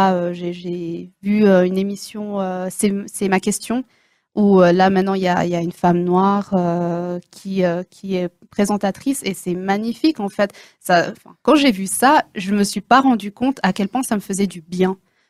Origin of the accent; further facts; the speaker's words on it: Switzerland; on est Suisse en fait. On est Suisse en ayant la peau noire, c'est aussi simple que ça.